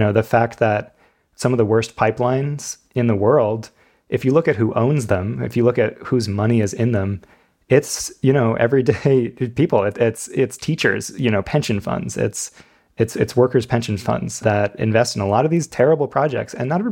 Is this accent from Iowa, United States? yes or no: no; New York, United States; Yeah, I'm from right near New York City